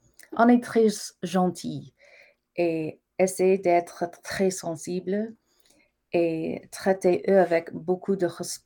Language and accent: French; Saskatchewan, Canada; je suis settler comme vous parce que je suis de Saskatchewan. Je suis de Treaty 6. Je suis né Heal, je suis Cree.